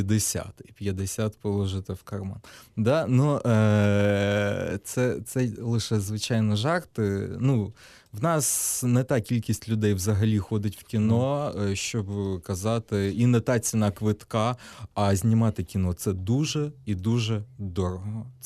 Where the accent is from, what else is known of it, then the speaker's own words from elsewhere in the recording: Kherson, Kherson Oblast, Ukraine; born there; А я народився в Херсоні, тепер розмовляю вільно і спокійно українською мовою. Повертаюсь в Херсон.